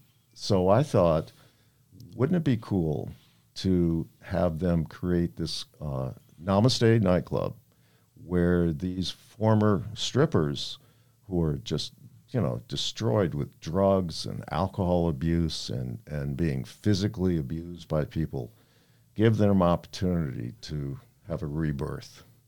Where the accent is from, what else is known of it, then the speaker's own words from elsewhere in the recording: Clearwater, Florida, United States; I grew up in Clearwater, right on the north end of Clearwater Beach. And I love this place. And it's my home, and it will forever be my home.